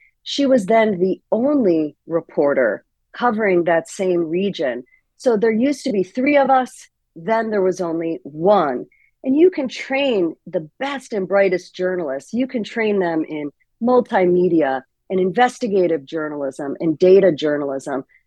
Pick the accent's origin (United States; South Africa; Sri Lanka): United States; Hartford, Connecticut; Tribune, which owns my hometown paper, the Hartford Current